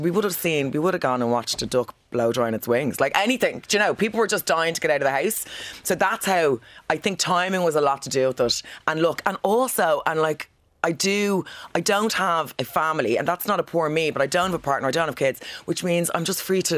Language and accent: English; Killiney, Leinster, Ireland; So I grew up in Killiney.